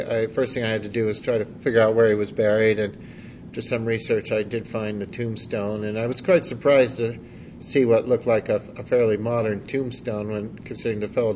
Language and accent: English; Boston, Massachusetts, United States; When he found out that I was from Boston, he pulled out his book